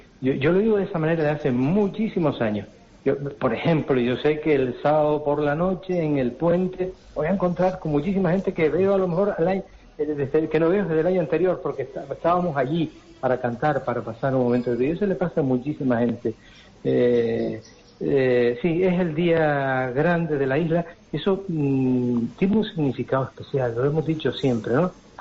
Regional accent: Canary Islands, Spain; somos Gran Canario, esta es nuestra isla, estos son nuestros amigos, nuestros vecinos, son los vecinos de todos los 21 municipios de Gran Canaria, los que conformamos este territorio insular

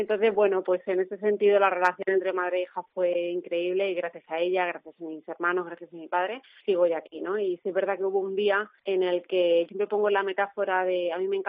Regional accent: Almagro, Castilla-La Mancha, Spain; now in Madrid, Spain; me siento muy muy manchega, muy pues muy de Almagro, muy de Ciudad Real

